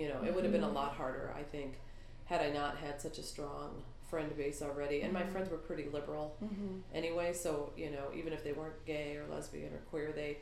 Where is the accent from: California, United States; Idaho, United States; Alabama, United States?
California, United States; also born or lived in Great Falls, Montana / Michigan; now in Wisconsin, United States; I grew up in Southern California and Michigan, and I came to Wisconsin about 25 years ago.